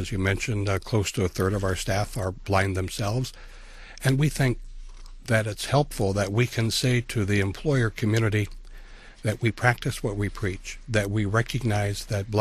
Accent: Detroit, Michigan, United States; For me, growing up in the Detroit area, I started school with lousy vision.

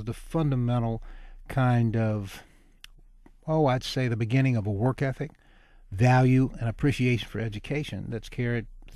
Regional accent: Cassopolis, Michigan, United States; I never envisioned when I was growing up in Cassopolis or going to finishing up at Western Michigan University to begin to teach.

